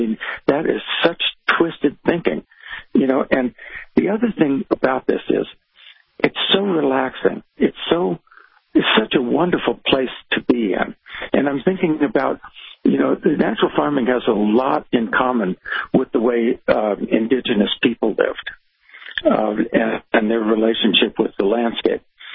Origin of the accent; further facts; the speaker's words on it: Los Angeles, California, United States; And I didn't have any idea about the natural world when I grew up in Los Angeles.